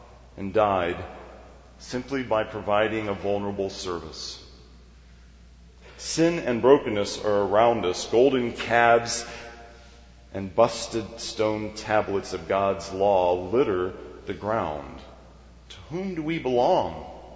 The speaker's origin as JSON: {"language": "English", "region": "Kansas", "country": "United States", "tie": "born or raised there", "said": "I grew up in Kansas, very near to the place in Olathe"}